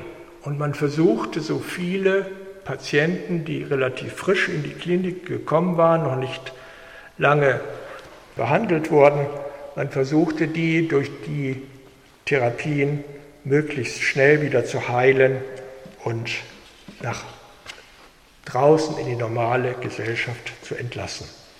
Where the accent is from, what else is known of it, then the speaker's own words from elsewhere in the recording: Niebüll, Schleswig-Holstein, Germany; Ich komme aus Schleswig-Holstein, in Niebel bin ich aufgewachsen